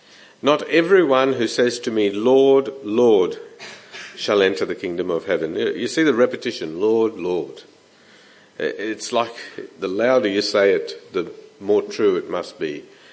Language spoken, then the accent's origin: English; India; I grew up in India, and you were either a Muslim or a Hindu or a Christian.